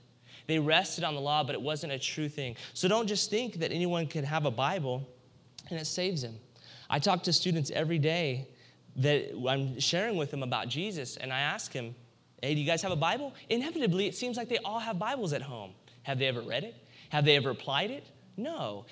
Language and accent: English; United States; Just as for us as Americans, especially now in a time of war, we think, man, we call ourselves, I'm an American.